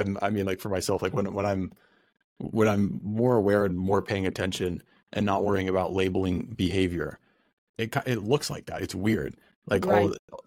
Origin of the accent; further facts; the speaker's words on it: Columbus, Ohio, United States; you know, I grew up in Columbus, which is a blue city